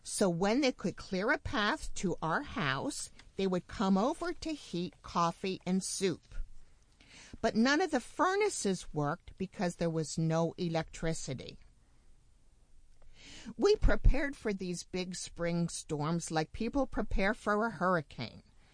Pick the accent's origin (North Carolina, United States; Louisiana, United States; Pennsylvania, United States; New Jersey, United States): Pennsylvania, United States; I grew up in Pennsylvania, and it seemed that every other year, we would have a heavy snow in the month of March.